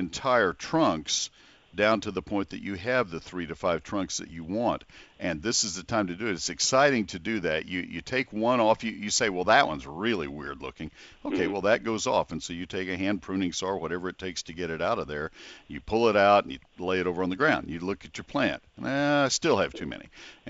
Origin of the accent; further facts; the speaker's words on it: Texas, United States; also born or lived in Ohio; I had this same experience when I grew up in Texas, started at Texas A&M and then transferred to Ohio State, got married. We had our home in northern Ohio.